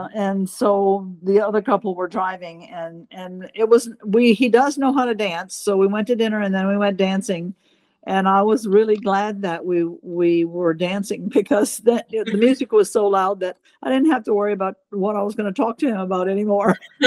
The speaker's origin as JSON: {"language": "English", "region": "Louisiana", "country": "United States", "tie": "born or raised there", "said": "Okay. I grew up in South Louisiana"}